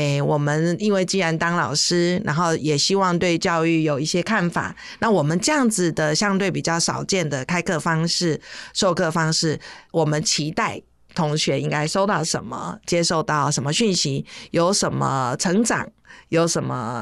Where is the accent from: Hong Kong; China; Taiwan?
Taiwan; 因为我从小就是在台湾受教育长大嘛